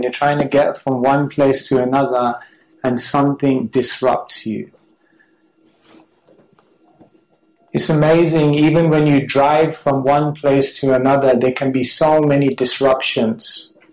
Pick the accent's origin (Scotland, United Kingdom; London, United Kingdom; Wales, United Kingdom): London, United Kingdom; Wembley; When you said I'm from Wembley, that could be a disqualification. But yes, I did emerge from Northwest London